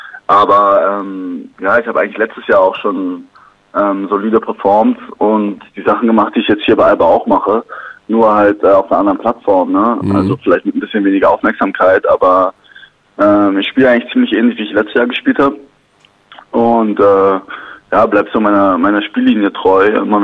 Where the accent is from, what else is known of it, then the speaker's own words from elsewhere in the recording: Berlin, Germany; also born or lived in Cologne; Ich bin in Köln geboren, aber Ich bin, glaube ich, nur zwei nach Berlin gezogen, deswegen habe ich von Köln nicht mehr wirklich viel mitbekommen.